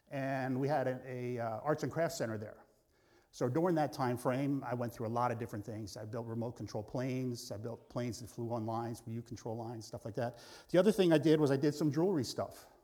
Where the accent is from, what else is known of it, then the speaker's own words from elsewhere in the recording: Pennsylvania, United States; born there; All right, I was born in Pennsylvania.